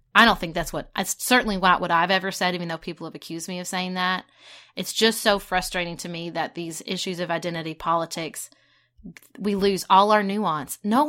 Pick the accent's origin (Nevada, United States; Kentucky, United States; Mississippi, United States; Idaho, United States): Kentucky, United States; Paducah; When I was growing up in Paducah, we had a female mayor.